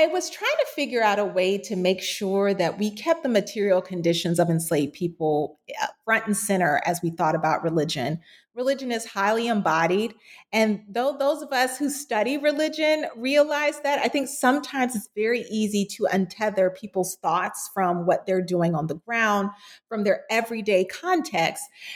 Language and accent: English; Florida, United States; you can't include my home state of Florida